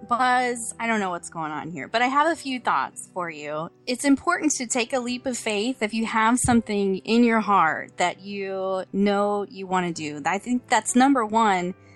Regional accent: Orlando, Florida, United States; I'm born and raised in Orlando, so it's a little bit different.

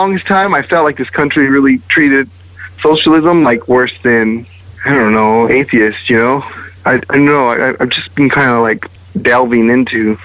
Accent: Roswell, New Mexico, United States; now in Las Cruces, United States; I'm originally from Roswell, but I've been in Las Cruces for like, what, since 2012 I've been here.

